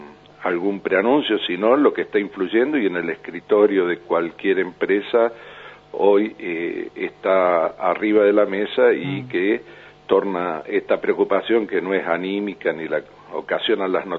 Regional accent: Córdoba, Argentina; nosotros en Córdoba, usted sabe, yo soy de Córdoba

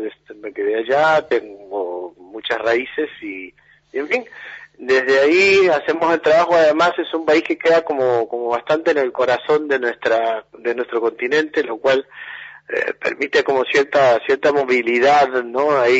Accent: Buenos Aires, Argentina; born there; Totalmente. Sí, ahí muy cerca de la Plaza de Mayo. Sí, de ahí.

